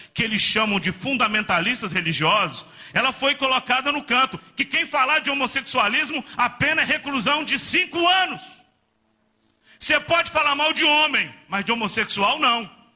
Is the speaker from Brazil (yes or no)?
yes; Brazil; born there; eu acho, irmãos, que nós como brasileiros, agora é hora da gente se arrepender, porque essa semana eu fiquei com vergonha de ser brasileiro. Essa semana eu fiquei com vergonha de ter nascido nesse país.